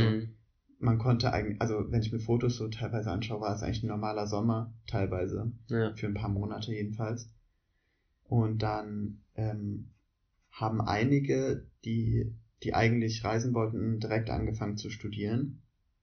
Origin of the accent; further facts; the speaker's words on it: Leipzig, Saxony, Germany; Also, ich komme ja aus der Stadt.